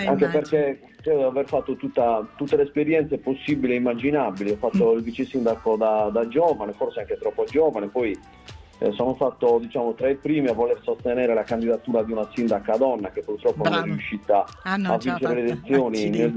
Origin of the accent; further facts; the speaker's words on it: Osilo, Sardinia, Italy; also born or lived in Sassari; Dovrei rispondere che sono nato ad Osilo, invece sono nato a Sassari come la maggior parte degli osilesi nati dopo gli anni 70, ma diciamo che dopo tre o quattro giorni mi sono subito trasferito ad Osilo e ci vivo sino ad oggi.